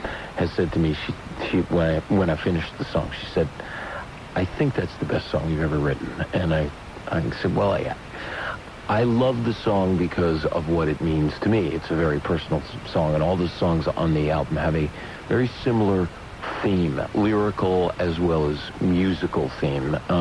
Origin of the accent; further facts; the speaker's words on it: New York City, New York, United States; also born or lived in Los Angeles; I have lived many years in L.A., but I was born in New York, and I am a New York City boy